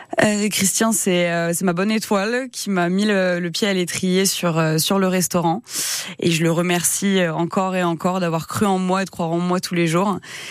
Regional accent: Auvergne-Rhône-Alpes, France; j'étais à l'école à Pont, j'étais au collège Jeanne d'Arc. Donc oui, j'ai grandi à Pont. J'ai fait du théâtre à Pont. J'ai grandi à Pont, exactement. Puis après, je suis partie sur Bourgoin, Lyon, pour me former.

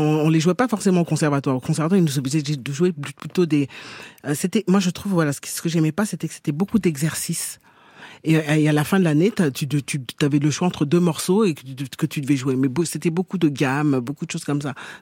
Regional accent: Paris, Île-de-France, France; moi je suis une Africaine qui est née à Paris, oui. qui a grandi en France, qui est française, hein, je suis française.

